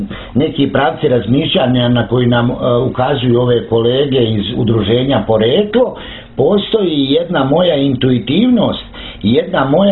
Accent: Sarajevo, Federation of Bosnia and Herzegovina, Bosnia & Herzegovina; born there; zaista ja sam rođen u Sarajevu

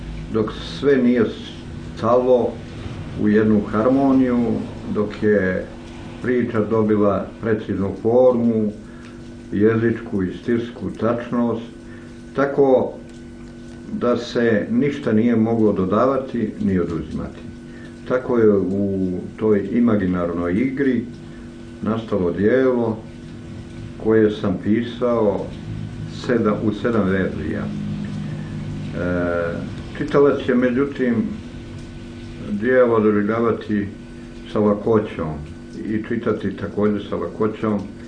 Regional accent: Plužine Municipality, Montenegro; to je moj zavičaj, piva. To je u stvari stara Hercegovina.

